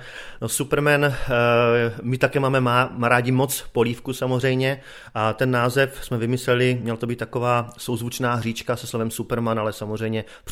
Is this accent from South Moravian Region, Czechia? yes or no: yes; Brno, South Moravian Region, Czechia; jsme Brňáci